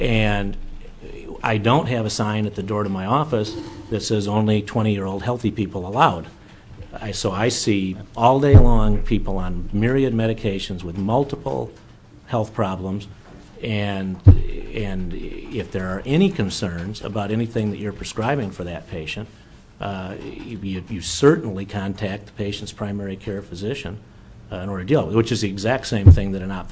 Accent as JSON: {"language": "English", "region": "Michigan", "country": "United States", "lives_now": "Alaska, United States", "said": "I'm from Michigan."}